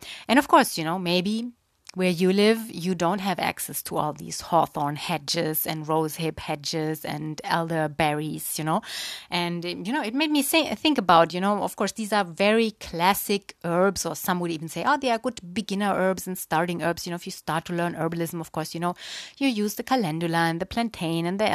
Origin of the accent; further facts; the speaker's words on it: Germany; English is a second language; also born or lived in Brazil; now in Portugal; Yeah, I'm born and raised in Germany, and I have lived a long time in South America, in Brazil, and now I'm living since 6-7 years here in Portugal, in the south of Europe.